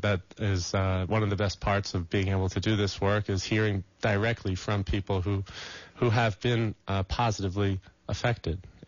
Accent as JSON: {"language": "English", "region": "New York", "country": "United States", "said": "So I'm definitely a New Yorker, you know, at heart from the old days, but it's been a blend of the West."}